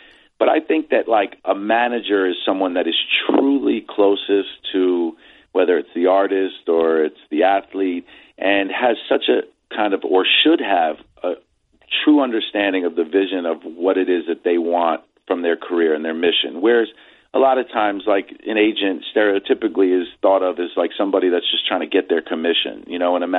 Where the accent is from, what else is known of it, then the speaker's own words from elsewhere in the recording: New York, United States; Upper West Side.